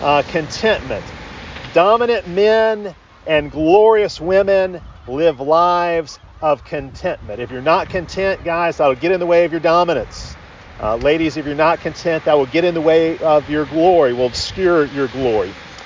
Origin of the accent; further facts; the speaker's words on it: Chicago, Illinois, United States; I grew up in Chicago, and I grew up watching Michael Jordan play basketball for the Chicago Bulls.